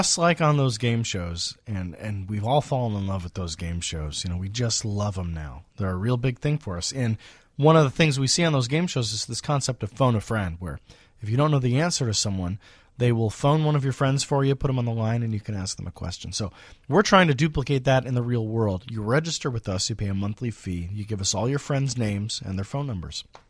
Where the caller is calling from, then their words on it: Skokie, Illinois, United States; I'm from Skokie.